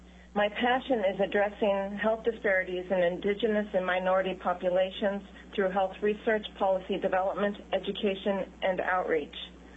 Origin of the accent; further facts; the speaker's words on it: Kiana, Alaska, United States; Kayana is my hometown where my grandmother and a dean or namesake served as one of the first generation community health aides.